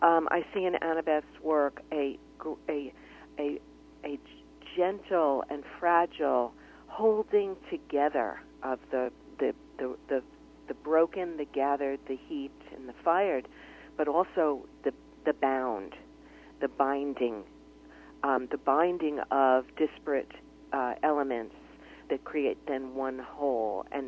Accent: New Jersey, United States; right around the same time I was growing up in Jersey

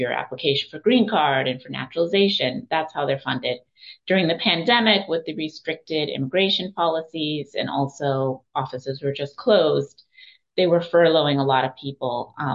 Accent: Boston, Massachusetts, United States; And I'm from Boston originally.

